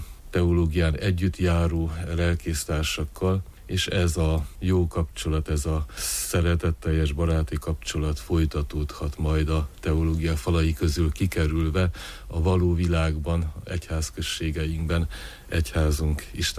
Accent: Sabed, Mureș County, Romania; Szabédról indultam tehát, ugye Marosvásárhelyen születtem, de ez a gyönyörű falu volt a szülő helyem, szülőföldem. Itt végeztem az elemi iskolákat

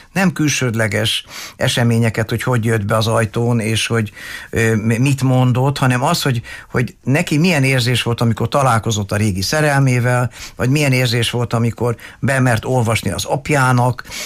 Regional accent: Hungary; born there; az én családom ugye Marosvásárhelyről származik, és én már Magyarországon születtem

